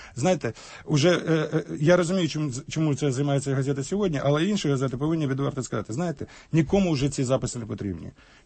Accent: Donetsk, Donetsk Oblast, Ukraine; born there; а я там народився в Донецьку, ситуацію абсолютно знаю.

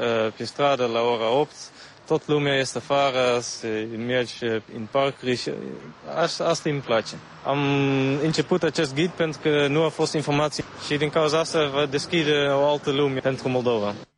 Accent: Utrecht, Netherlands; Romanian is a second language; Și eu sunt din Utrecht

